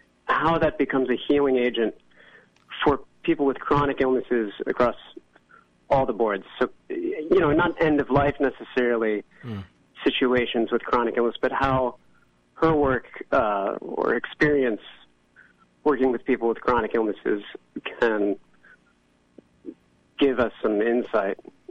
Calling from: Baltimore, Maryland, United States; I'm calling from Baltimore, Maryland.

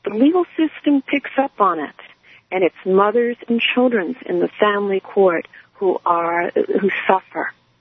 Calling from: Southport, Connecticut, United States; And I'm calling from Connecticut. I'm calling you from Southport, Connecticut, okay?

